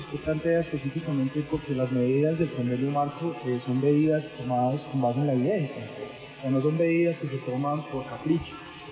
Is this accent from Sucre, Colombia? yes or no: no; Pereira, Risaralda, Colombia; un puesto de venta que tiene en mi ciudad natal, que es Pereira, y compré un cigarrillo.